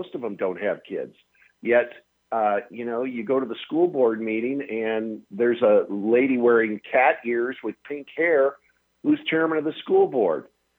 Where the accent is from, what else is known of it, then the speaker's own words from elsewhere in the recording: Seattle, Washington, United States; moved away as an adult; So I'm originally from Seattle. I hopped in my car and I drove to Washington, D.C. and I joined the Reagan administration.